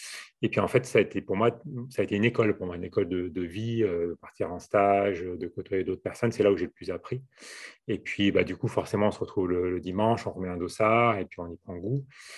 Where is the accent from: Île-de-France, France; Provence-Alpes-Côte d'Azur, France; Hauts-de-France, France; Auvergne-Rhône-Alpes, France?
Auvergne-Rhône-Alpes, France; Grenoble; Je viens d'ici, de Grenoble. C'est important pour moi. Je n'ai pas bougé en fait. Je suis né ici, j'ai grandi ici et j'ai vécu un pied dans la ville et un pied dans la montagne pendant toute ma jeunesse.